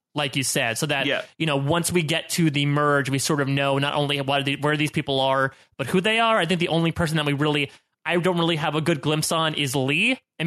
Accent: Australia; Yes, where you're the American and I'm the Australian.

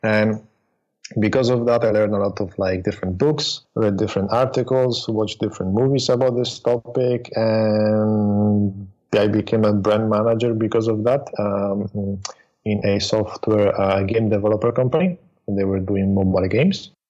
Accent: Italy; also born or lived in Sweden / Poland; now in Thailand; And I was born in Sweden. Then I moved to Italy, where I was raised. And then I lived for a very long time in Poland. And then when I became a little bit older, I decided to start traveling the world. And I ended up in Thailand, basically Southeast Asia. So Thailand, Singapore, and Bali.

